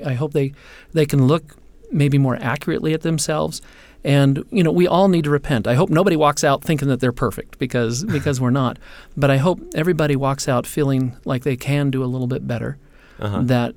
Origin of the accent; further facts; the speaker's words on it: Hawaii, United States; I grew up in Hawaii, and it was the practice then to be baptized on your birthday.